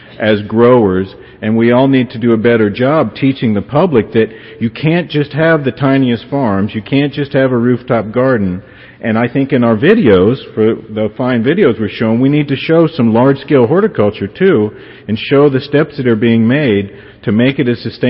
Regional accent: Homestead, Florida, United States; I grew up in Homestead, Florida, 275 miles south of here.

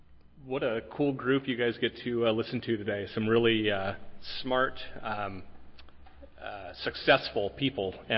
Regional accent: California, United States; I grew up in California, literally looked at Driscoll's as a company from my parents' home.

